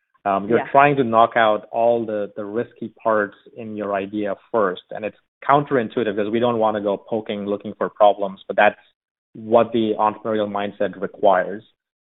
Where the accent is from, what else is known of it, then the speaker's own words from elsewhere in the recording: Nigeria; moved away as an adult; now in United States; So I grew up in Africa. I've been living in the U.S. for a long time.